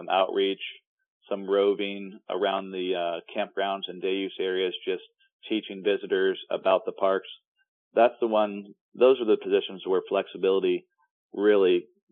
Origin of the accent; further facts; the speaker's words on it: Florida, United States; I was born and raised in Florida, so sometimes I take for granted some of those huge attractions.